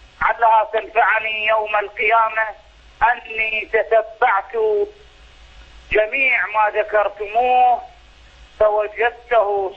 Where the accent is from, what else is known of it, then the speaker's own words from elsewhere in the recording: Iraq; أنا من العراق أسكن بغداد.